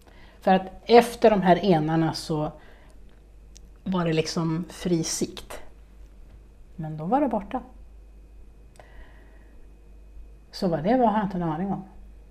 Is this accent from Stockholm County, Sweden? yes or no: yes; Stockholm County, Sweden; jag är från Stockholms skärgård